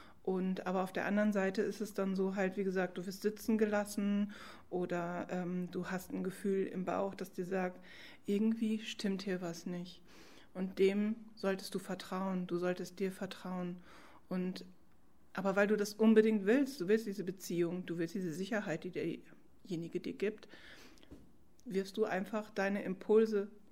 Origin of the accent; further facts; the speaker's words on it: Raesfeld, North Rhine-Westphalia, Germany; Ich komme aus Rasfeld. Ich bin dort als Therapeutin tätig in eigener Praxis.